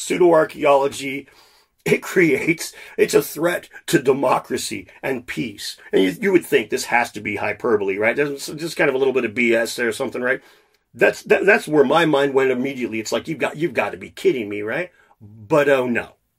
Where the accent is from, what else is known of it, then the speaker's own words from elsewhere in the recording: Washington, United States; They had here in my home state of Washington, over in Seattle, a big expensive chunk of town was taken over.